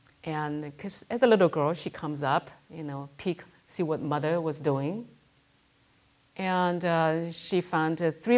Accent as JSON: {"language": "English", "country": "United States", "said": "And until I said, I'm from America."}